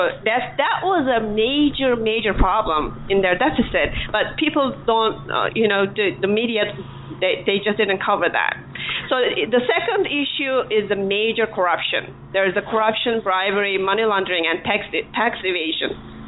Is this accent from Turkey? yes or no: yes; Turkey; because I'm originally from Turkey.